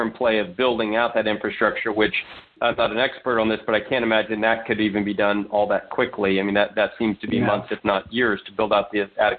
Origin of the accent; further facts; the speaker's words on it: Dallas, Texas, United States; There's Paul Sawyer in my hometown of Dallas.